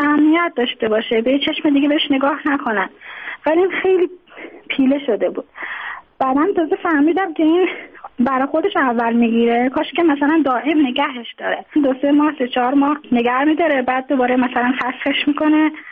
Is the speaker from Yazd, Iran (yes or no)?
no; Tehran, Tehran Province, Iran; born there; now in Mashhad, Iran; من خودم متولد تهرانم، اینجا به دلایل ازدواج کردم اومدم اینجا، الان موندگار شدم، دیگه توان بازگشت نداشتم.